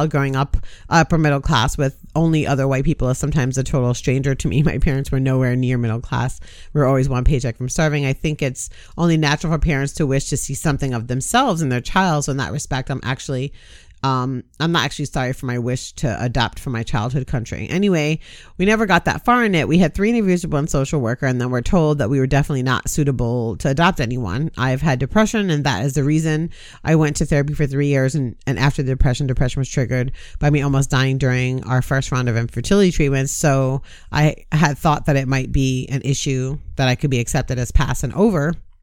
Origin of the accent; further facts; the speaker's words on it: Jamaica; one of my probably the strongest cultural identifier I have is that I'm Jamaican.